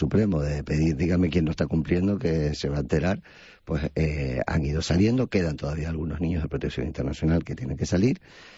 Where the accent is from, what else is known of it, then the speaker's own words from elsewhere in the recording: Canary Islands, Spain; Yo como canario quiero que los Reyes Magos visiten también a los niños y a las niñas canarias.